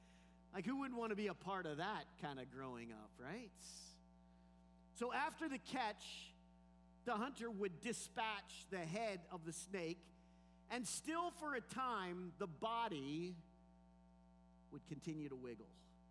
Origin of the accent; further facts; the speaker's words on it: Pennsylvania, United States; I grew up in Clearfield County, central Pennsylvania at its finest.